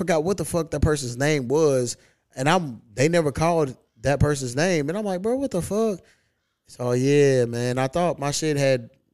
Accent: Louisville, Kentucky, United States; My hometown in a couple weeks. I got to hit up. Yeah, because I did some shit at the Comedy Caravan. But I want to hit up, what's that place called? The Louisville Comedy Club.

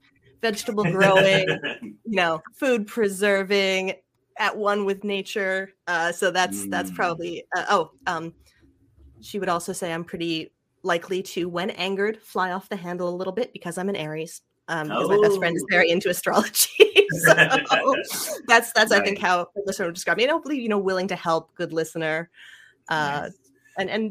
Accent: Ottawa, Ontario, Canada; also born or lived in Montreal; I grew up in Ottawa is the town I grew in. Then I moved to Montreal, kind of the bigger city nearby

